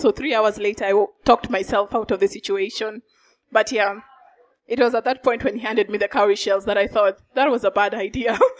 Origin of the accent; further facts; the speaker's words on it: Kenya; And you know, as a Kenyan, I'm like, that is not punishment.